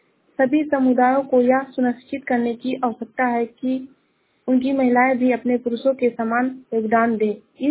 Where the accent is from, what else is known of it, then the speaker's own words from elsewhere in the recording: Uttar Pradesh, India; मैं जिला श्रावस्ती से हूँ।